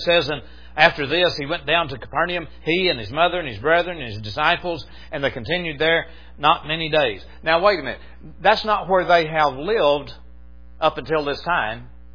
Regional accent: the South, United States; I'm still going to say down because I'm a Southerner.

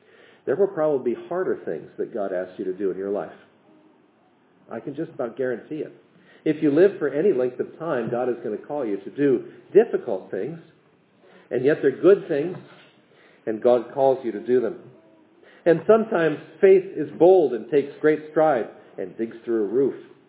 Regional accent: West Coast, United States; I knew a preacher when I was growing up on the West Coast, and he had no arms.

